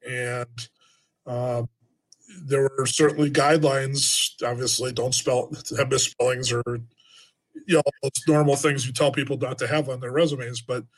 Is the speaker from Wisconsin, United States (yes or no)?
yes; Milwaukee, Wisconsin, United States; It came back to, well, I love Milwaukee. I love my hometown. I love the people I work with. My family's all here.